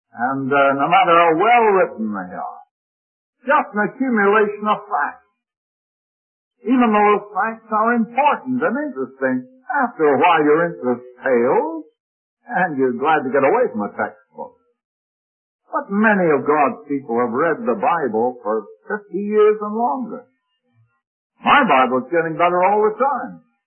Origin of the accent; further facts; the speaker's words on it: Canada; I was raised in Canada. My father was also born there. He was born on a farm, not very far from where I was born, although I happened to be born in the city.